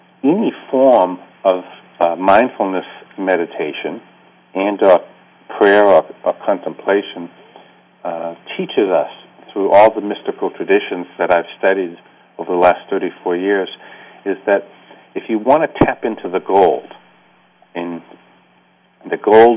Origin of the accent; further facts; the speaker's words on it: Boston, Massachusetts, United States; growing up in Harvard Square in Boston and reading books on Zen Buddhism and playing in a band